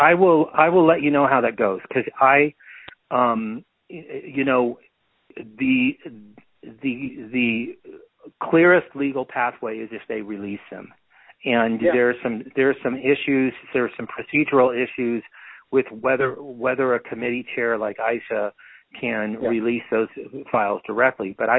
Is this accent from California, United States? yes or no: yes; California, United States; I got to say that I'm from California.